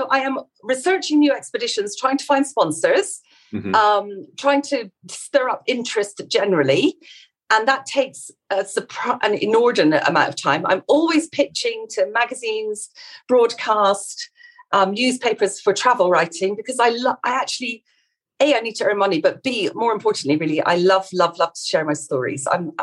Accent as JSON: {"language": "English", "town": "Edinburgh", "region": "Scotland", "country": "United Kingdom", "moved": "yes", "lives_now": "Morocco", "said": "I'm actually from Scotland, I'm from Edinburgh, but I came to Morocco in 2014"}